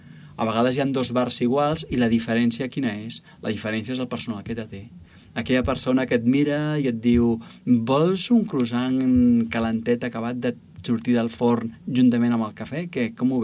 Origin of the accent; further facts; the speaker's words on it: Catalonia, Spain; nosaltres com a catalans hauríem de tenir molt clar de quina forma nosaltres podem transformar la nostra societat